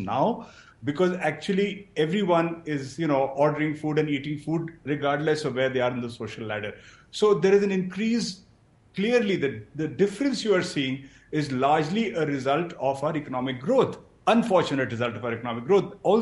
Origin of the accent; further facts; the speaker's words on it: Uttar Pradesh, India; English is a second language; In my home state of UP, it's 8.1%, but then pre-diabetes is so high.